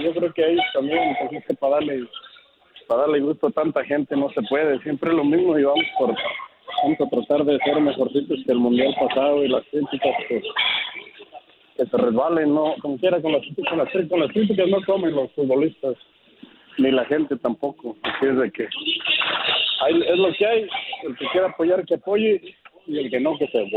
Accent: Michoacán, Mexico; Pues somos michoacanos, ¿qué quieres?

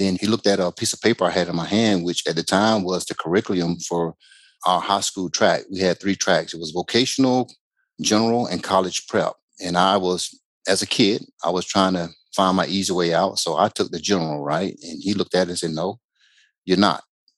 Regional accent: Macon, Georgia, United States; I was born and raised in Macon, Georgia, and I have a brother and two sisters.

